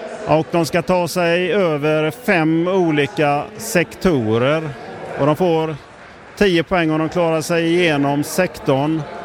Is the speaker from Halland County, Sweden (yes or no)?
yes; Falkenberg, Halland County, Sweden; Jag kommer från Falkenberg, men klubben i Laholm, Håkils Laholm.